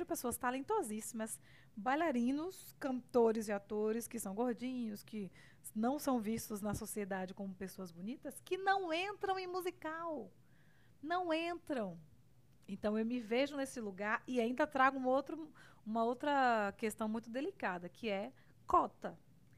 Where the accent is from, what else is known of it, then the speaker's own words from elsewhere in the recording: Salvador, Bahia, Brazil; moved away as an adult; now in São Paulo, Brazil; já que eu vim para São Paulo e vim de Salvador com uma outra carreira, porque quando você chega em São Paulo, seu currículo fica zerado.